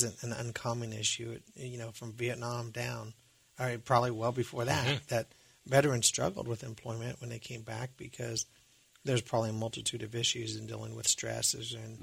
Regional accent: Manhattan, Kansas, United States; now in Columbia, United States; I am from Manhattan, Kansas, and in Manhattan, Kansas, we do have a strong network connection to help veterans who are struggling.

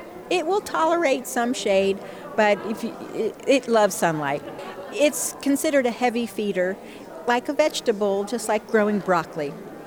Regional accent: Georgia, United States; But I'm from North Georgia, and I was used to growing softneck garlic, where the necks are soft and braidable.

